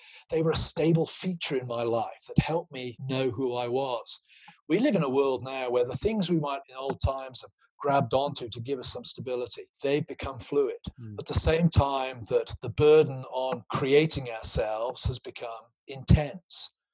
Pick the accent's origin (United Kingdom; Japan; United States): United Kingdom; South West England; the bank in my hometown in Gloucestershire, it was built out of sandstone, but looked like the Parthenon in Athens.